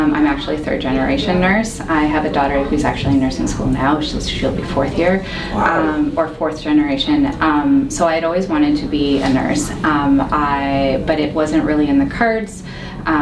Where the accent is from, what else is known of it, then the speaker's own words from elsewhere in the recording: Fort McMurray, Alberta, Canada; I was born and raised here in Fort McMurray, so it's everything.